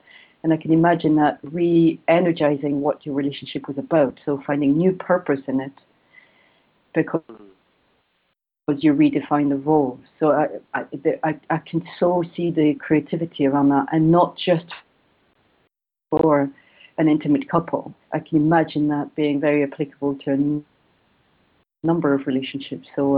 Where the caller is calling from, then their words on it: Scotland, United Kingdom; We've worked together for a little while from Scotland.